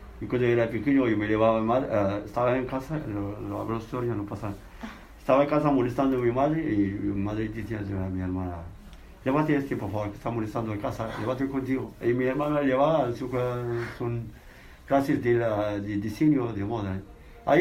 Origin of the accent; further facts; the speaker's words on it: west, Algeria; Spanish is a second language; Está en el oeste